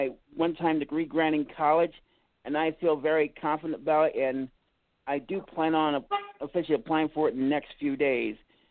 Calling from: Manhattan, Kansas, United States; from Manhattan, Kansas.

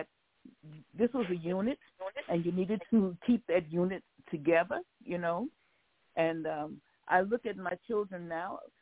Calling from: Minneapolis, Minnesota, United States; Minneapolis, Minnesota.

